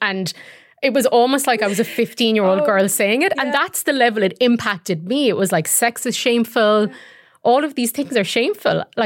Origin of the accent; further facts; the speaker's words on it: Ireland; our experience of growing up in Ireland and that sort of Catholic shame and how do you think that impacted us as we became mothers?